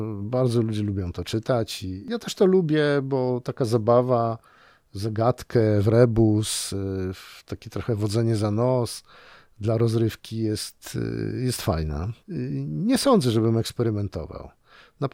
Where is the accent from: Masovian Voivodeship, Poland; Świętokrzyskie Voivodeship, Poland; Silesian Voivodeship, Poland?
Świętokrzyskie Voivodeship, Poland; Myślę, że moje pochodzenie tutaj zdecydowało, a ja pochodzę z Gór Świętokrzyskich, gdzie wojna była czymś zupełnie innym niż to, jak ją widziano, czy przeżywano nawet tutaj na Śląsku.